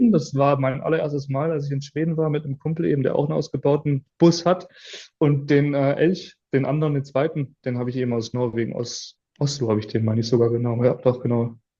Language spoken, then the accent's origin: German; Uhldingen, Baden-Württemberg, Germany; 26 Jahre jung, komme vom Bodensee, genauer gesagt aus Uldingen, von den Pfahlbauten und wer das will, das nicht sagt, gegenüber von Konstanz. Also sehr im Süden von Deutschland